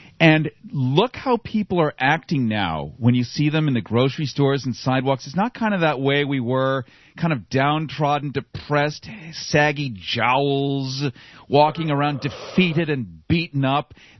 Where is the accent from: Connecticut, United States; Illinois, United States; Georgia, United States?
Illinois, United States; Lake Forest; What that means is I'm originally from Lake Forest, Illinois, which is north of Chicago.